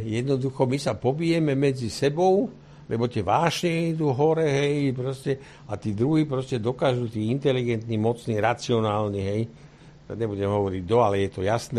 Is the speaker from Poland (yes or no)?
no; Kyiv, Ukraine; ja som z Kyjeva.